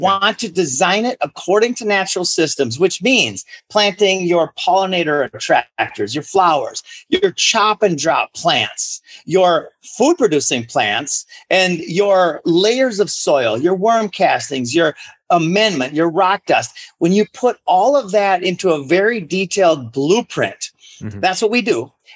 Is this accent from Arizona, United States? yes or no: no; Minnesota, United States; I'm from Minnesota.